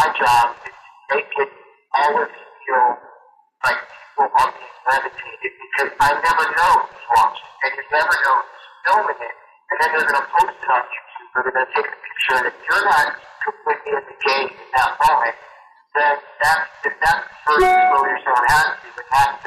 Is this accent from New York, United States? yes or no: yes; New York, United States; Well, I'm from New York, and I always hope for the Yankees